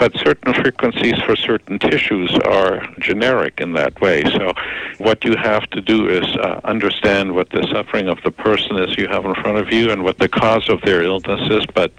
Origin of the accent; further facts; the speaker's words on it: Canada; because I'm a Canadian doctor.